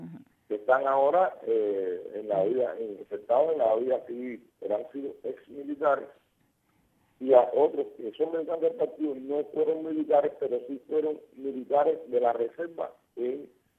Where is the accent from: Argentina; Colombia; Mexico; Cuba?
Cuba; como patriota cubano que yo soy